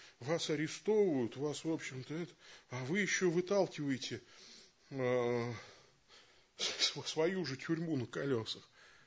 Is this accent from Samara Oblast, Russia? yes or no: yes; Samara, Samara Oblast, Russia; А на самом деле она произошла в Самаре. Я из Самары сам.